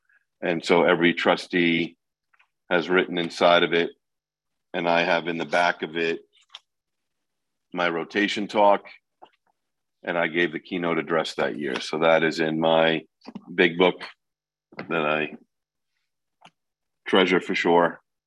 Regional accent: New York, United States; Now, I grew up in New York, so I'd already been to Stepping Stones.

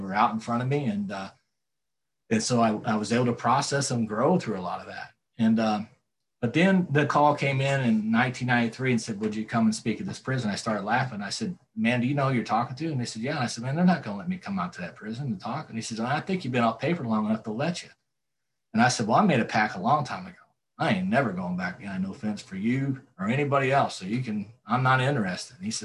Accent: Midwest, United States; We're both from the Midwest, east and or the upper South, if you want to call it. He's in Nashville, I'm in St. Louis.

